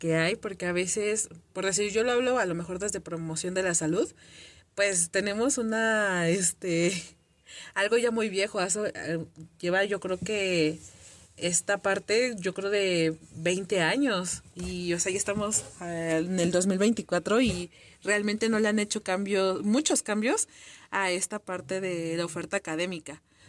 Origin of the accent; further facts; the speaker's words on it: State of Mexico, Mexico; nosotros somos del Estado de México y realmente no hay clínicas o que yo conozca, ¿no?